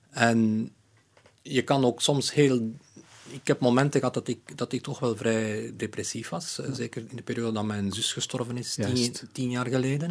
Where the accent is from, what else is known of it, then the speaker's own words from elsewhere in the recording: Aalst, Flanders, Belgium; accent: Aalst dialect; first language Aalst dialect; now in Brussels, Belgium; Dat is mijn moedertaal. Ik spreek nog altijd tegen baby's en honden en katten spreken nog altijd Aalsters.